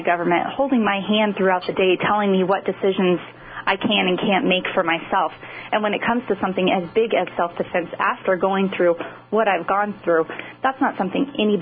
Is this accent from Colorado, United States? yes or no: yes; Greeley, Colorado, United States; I grew up in Greeley, Colorado. It's about an hour north of Denver area.